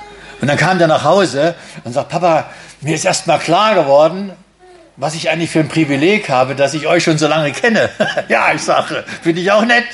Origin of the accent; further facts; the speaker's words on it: Brandenburg, Germany; Das ist normal, dass eine Beziehung in der Uckermark, da wo ich herkomme, geht nicht länger als ein halbes Jahr.